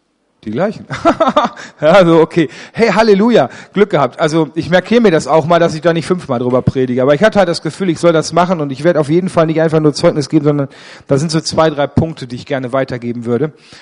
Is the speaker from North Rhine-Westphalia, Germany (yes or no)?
yes; Ennepetal, North Rhine-Westphalia, Germany; Ich bin nicht in Remscheid aufgewachsen, sondern ich komme eigentlich aus Ennepetal, genau genommen Ennepetal-Rüggeberg. Das ist ein wirklich kleines Kaff hinter den 7 Bergen, bei den 7 Zwergen. Das ist wirklich 800 Einwohner, wohnen auf einem wirklich steilen Hügel.